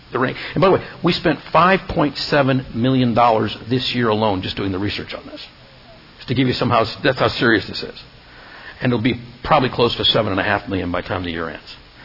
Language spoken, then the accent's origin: English; Canada; born there; I was born in Canada.